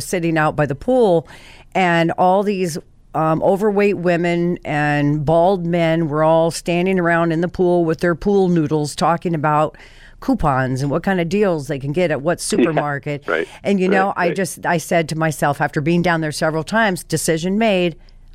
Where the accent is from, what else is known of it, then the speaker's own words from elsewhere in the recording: Colorado, United States; but I'm from Colorado and my sister still lives there and I also go there quite frequently.